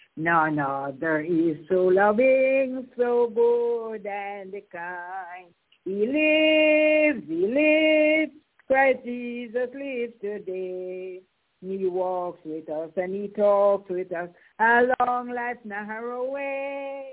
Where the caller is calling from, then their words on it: Kingston, Jamaica; I am calling from Kingston, Jamaica.